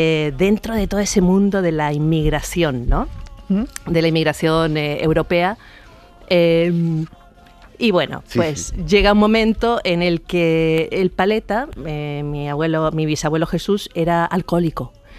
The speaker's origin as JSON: {"language": "Spanish", "country": "Chile", "tie": "born there", "said": "yo nací en Chile, mi madre es chilena, hija de todas las mezcolanzas de ahí de Chile, ¿no? Y mi padre es español. Mi padre nació aquí, nació con la guerra, nació en el 36."}